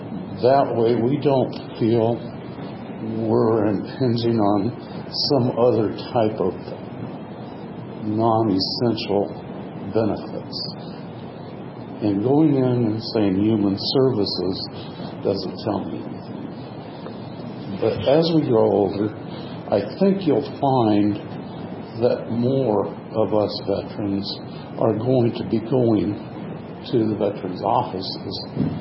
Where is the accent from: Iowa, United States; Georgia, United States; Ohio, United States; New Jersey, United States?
Iowa, United States; Story City; from Story City. I'm a Vietnam-era vet.